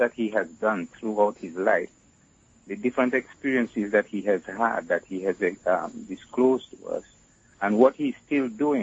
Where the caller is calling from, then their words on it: New Jersey, United States; Yes, I'm calling from New Jersey.